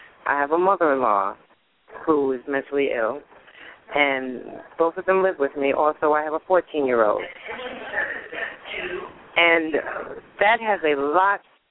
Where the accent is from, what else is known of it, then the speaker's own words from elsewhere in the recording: New York City, New York, United States; I can say that because that's where I'm from. I'm from Queens, New York.